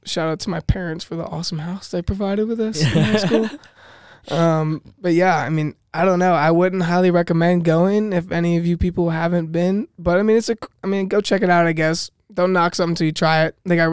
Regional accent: Yucaipa, California, United States; also born or lived in Chicago, United States; So when I was a kid, I was born in Chicago, and then I only stayed there for about maybe three. I don't know, because I started preschool in California. So I moved to Yucaipa, California after that.

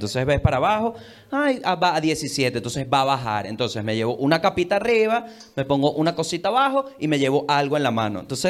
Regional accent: Venezuela; Para mí la arepa es venezolana. ¿Por qué? Porque yo soy de Venezuela.

